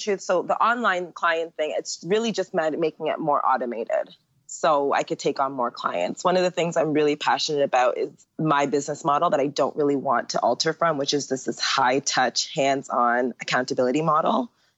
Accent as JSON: {"language": "English", "country": "Jamaica", "moved": "as an adult", "lives_now": "Asia", "said": "as a Jamaican girl, like I never turn away money."}